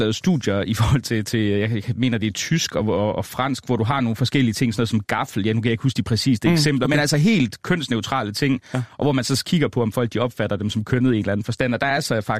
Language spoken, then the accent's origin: Danish; Aarhus, Central Denmark Region, Denmark; jeg kommer fra Aarhus, og jeg vil tænke, der vil vel være nogen, der står derude og lejlighedsvis godt kan høre, at jeg siger trælster eller betoner ting på en bestemt måde.